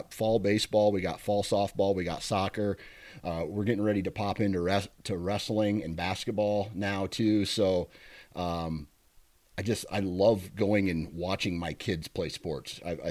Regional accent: Iowa, United States; I'll hunt Iowa, my home state.

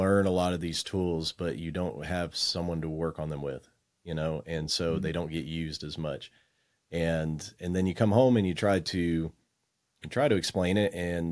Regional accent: Texas, United States; Like we're from Texas and Oregon's a beautiful state.

